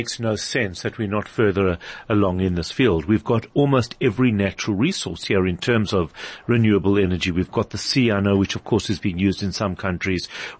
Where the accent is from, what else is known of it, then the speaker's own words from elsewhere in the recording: South Africa; I guess it's just part of the one of the challenges of being South African.